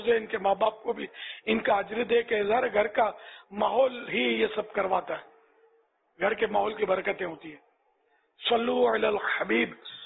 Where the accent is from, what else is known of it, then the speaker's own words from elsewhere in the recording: Karachi, Sindh, Pakistan; born there; میں کراچی میں پیدا ہوں